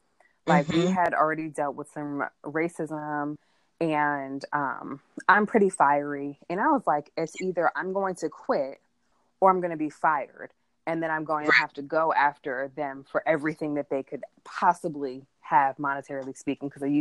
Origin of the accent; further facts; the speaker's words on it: New York, United States; moved away as an adult; now in Atlanta, United States; But I am originally from New York, the Big Apple. I moved to Georgia and became a Georgia peach. I moved down here where I went to Spelman College, and I loved Atlanta and I stayed.